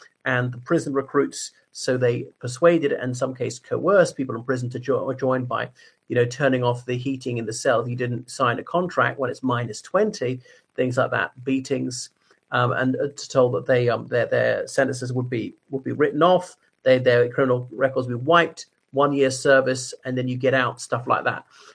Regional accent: Northern Ireland, United Kingdom; Even I, as an Irishman, as a Briton, had a trouble renting a place when I was in Moscow.

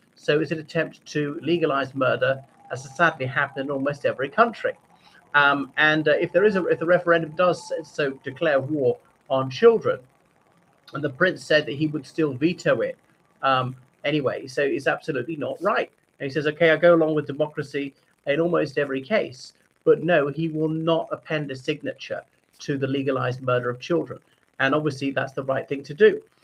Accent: Ireland; from Ireland.

